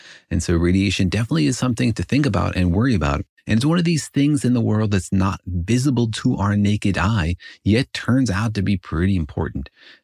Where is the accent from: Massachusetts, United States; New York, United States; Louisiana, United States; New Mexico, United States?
New Mexico, United States; Los Alamos; But I grew up in Los Alamos, New Mexico, where we like to say we all glow in the dark.